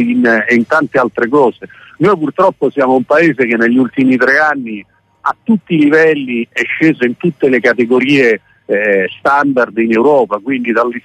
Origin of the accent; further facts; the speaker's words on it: Rome, Lazio, Italy; Io sono romano, insomma, ho seguito